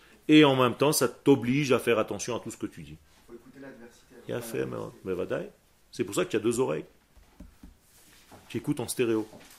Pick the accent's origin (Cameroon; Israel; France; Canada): Israel; born there; first language Hebrew; French is a second language; Non, je suis israélien. Okay. Je suis né en Israël, ma langue natale c'est l'hébreu. Donc j'ai appris le français juste pour venir enseigner au Machon Meir.